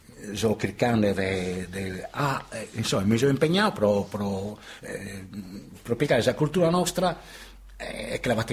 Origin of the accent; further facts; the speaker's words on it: Sardinia, Italy; Deo so sardo